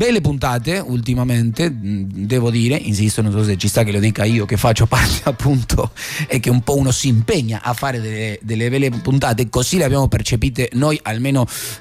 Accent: Argentina; me lo permetto di dire io da argentino

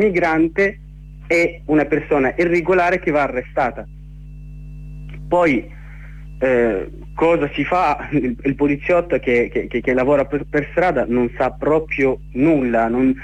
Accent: Tunisia; Italian is a second language; lo dico da tunisino

